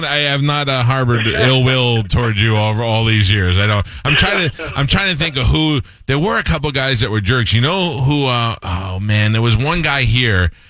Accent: Staten Island, New York, United States; I was a pretty poor kid. I only went to a handful of Yankee games. I grew up in Staten Island

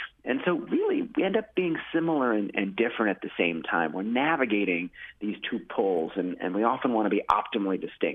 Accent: Washington, District of Columbia, United States; I was from Washington, D.C. I was back home talking to a friend of mine.

